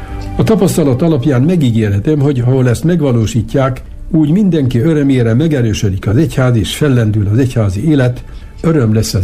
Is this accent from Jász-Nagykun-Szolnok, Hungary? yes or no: yes; Jász-Nagykun-Szolnok, Hungary; Én falun nőttem fel, Szolnoktól nem messzire, de ez egy egészen különleges adottságú falu volt.